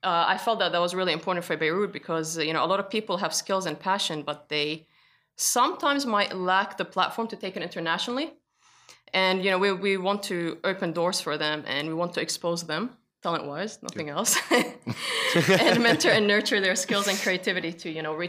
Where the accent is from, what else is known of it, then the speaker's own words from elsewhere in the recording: Australia; Look, when you're born and raised in Australia, you kind of get PTSD when people try to pronounce your last name, so you kind of need to shorten it a bit.